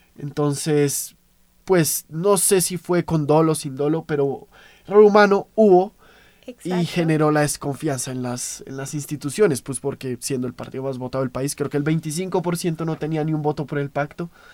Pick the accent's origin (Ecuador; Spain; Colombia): Colombia; Pasemos a lo que nos preocupa como colombianos.